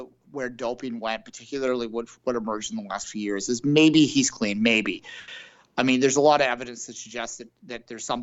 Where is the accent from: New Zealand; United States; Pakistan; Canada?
Canada; and this isn't me as a Canadian being bitter